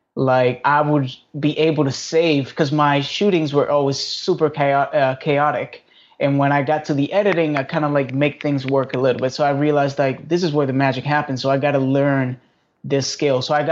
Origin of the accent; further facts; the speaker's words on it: Havana, Cuba; I was born in Cuba in Havana, and I grew